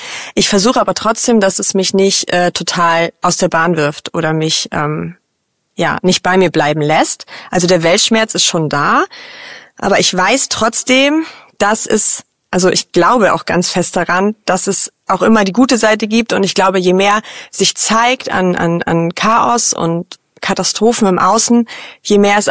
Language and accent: German; Northern Germany, Germany; Ich komme auch aus Norddeutschland.